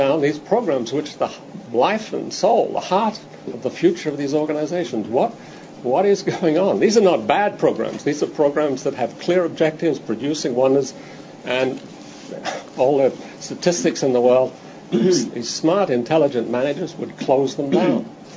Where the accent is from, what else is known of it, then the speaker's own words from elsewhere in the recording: Sydney, New South Wales, Australia; moved away as an adult; also born or lived in England; now in Washington, United States; I was born in Sydney, Australia. I grew up there. I studied psychology at Sydney University.